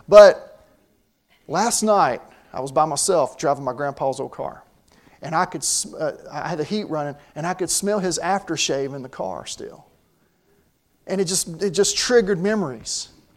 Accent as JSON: {"language": "English", "town": "Winston-Salem", "region": "North Carolina", "country": "United States", "tie": "born or raised there", "said": "For example, there is a fragrance in my hometown that I used to smell when I was a kid. When the tobacco industry left Winston-Salem, you don't smell it as much."}